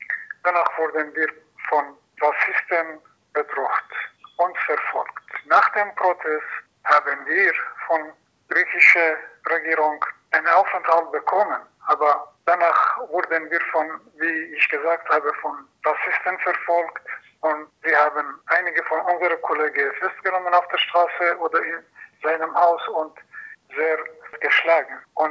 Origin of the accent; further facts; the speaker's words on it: Iran; now in Germany; Ich komme aus dem Iran und seit 23 Jahren bin ich auf der Flucht. Das heißt, dass seit 23 Jahren bin ich aus dem Iran geflohen.